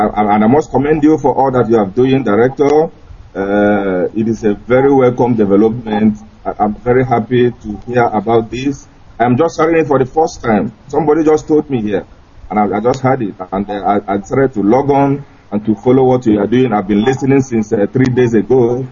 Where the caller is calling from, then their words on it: Guangzhou, Guangdong, China; Yes, I'm calling from Guangzhou in China right now, but I'm based in Tokyo.